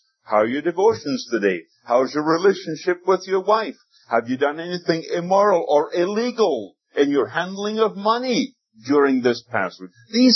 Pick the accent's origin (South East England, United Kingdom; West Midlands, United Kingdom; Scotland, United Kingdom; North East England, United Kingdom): Scotland, United Kingdom; not too far from where I was born and raised in Scotland.